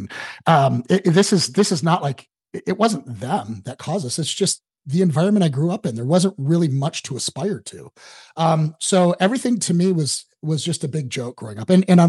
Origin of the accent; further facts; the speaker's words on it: Detroit, Michigan, United States; My biggest problem growing up, I grew up in Metro Detroit, had an incredible family.